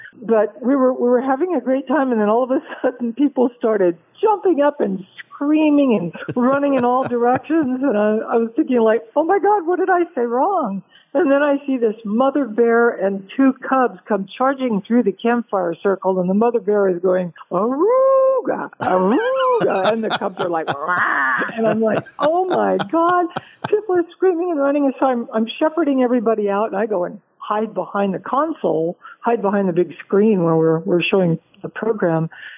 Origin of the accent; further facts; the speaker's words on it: California, United States; I grew up in and around the San Francisco Bay Area, and my father only got 1 week of vacation every year.